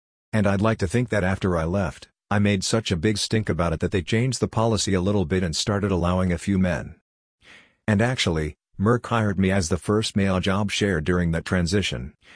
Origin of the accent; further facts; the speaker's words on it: New York, United States; Because even though I grew up in New York, I did a lot of yard work for people.